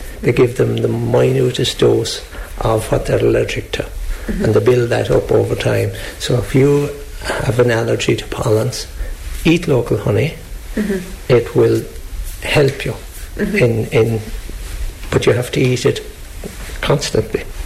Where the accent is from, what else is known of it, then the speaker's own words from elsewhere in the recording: Ballymac, County Kerry, Ireland; I'm originally from Ballymac